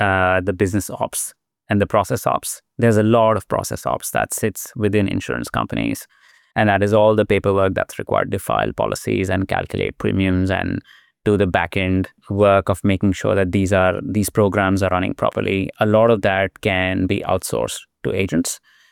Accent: India; growing up in India

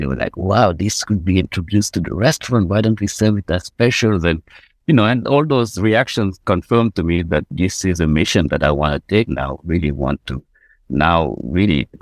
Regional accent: Senegal; And I'm from Senegal, where it's a gender-based activity. The cooking is like the women, the secret of the women.

